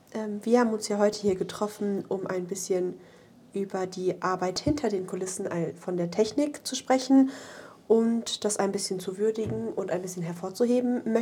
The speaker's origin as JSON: {"language": "German", "town": "Duisburg", "region": "North Rhine-Westphalia", "country": "Germany", "said": "Ich komme aus Duisburg"}